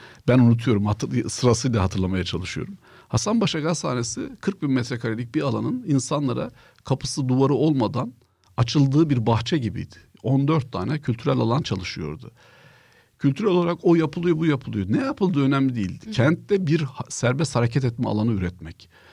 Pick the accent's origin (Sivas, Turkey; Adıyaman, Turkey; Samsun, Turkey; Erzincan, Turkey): Erzincan, Turkey; Ben Erzincan'da büyüdüm. Erzincan'da kışlar çok soğuk.